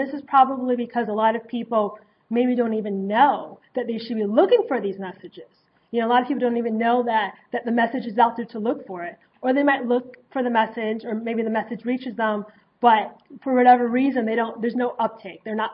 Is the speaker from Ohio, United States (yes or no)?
yes; Toledo, Ohio, United States; One tidbit about myself is that I'm actually from Toledo, Ohio.